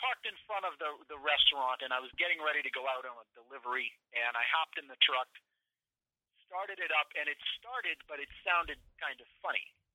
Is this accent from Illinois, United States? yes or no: yes; Chicago, Illinois, United States; I was from Chicago.